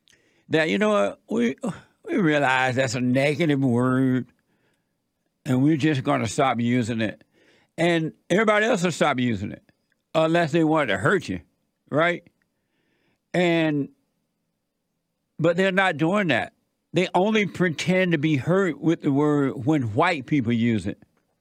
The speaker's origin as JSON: {"language": "English", "region": "Alabama", "country": "United States", "tie": "born or raised there", "said": "growing up in … the older people would teach us by example"}